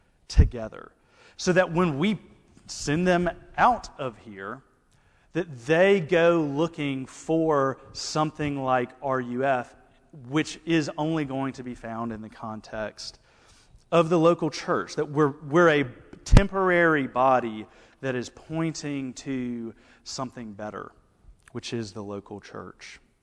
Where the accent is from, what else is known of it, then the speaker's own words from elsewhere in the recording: Alabama, United States; accent: Southern; now in Texas, United States; I say Alabama, and they say, "Yeah, okay, that makes sense." I'm like, "This is Texas. Like, this is not New York. Come on." My accent's not that bad.